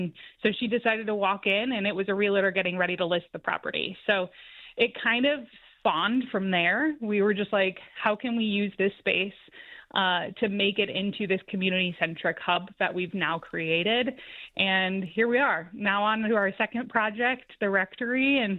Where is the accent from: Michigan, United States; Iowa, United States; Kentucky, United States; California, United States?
Michigan, United States; Detroit; So I'm born and raised in Metro Detroit. I've been in the city proper for about 15 years.